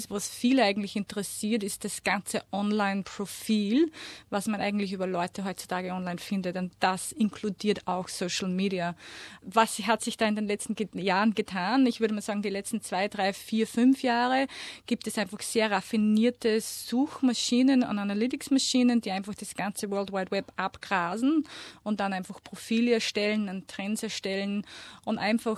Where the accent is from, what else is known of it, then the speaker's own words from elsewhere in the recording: Austria; moved away as an adult; now in Melbourne, Australia; Mittlerweile fühle ich mich aber auch sehr in Melbourne zu Hause. Und wenn man mich fragt, von wo bist du, dann sage ich, naja, 50% Österreich und 50% Melbourne.